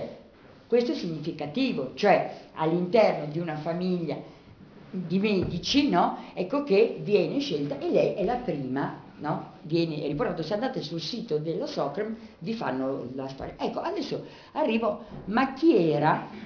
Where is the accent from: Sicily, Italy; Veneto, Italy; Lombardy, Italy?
Lombardy, Italy; Milan; sarà forse perché sono milanese